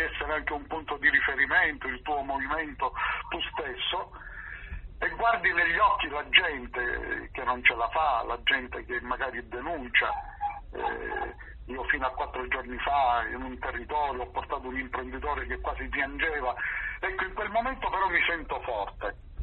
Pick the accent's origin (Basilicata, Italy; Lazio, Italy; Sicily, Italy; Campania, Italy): Sicily, Italy; tanto per non dire tu sei campano, io sono siciliano